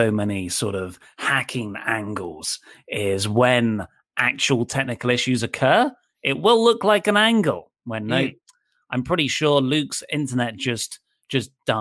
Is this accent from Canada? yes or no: no; England, United Kingdom; I'm from England.